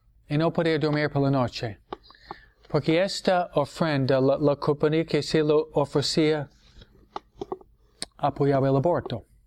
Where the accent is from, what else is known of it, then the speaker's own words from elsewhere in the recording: New York, United States; No, yo nunca viví allá. Nunca viví allá. Yo soy neoyorquino, ¿no?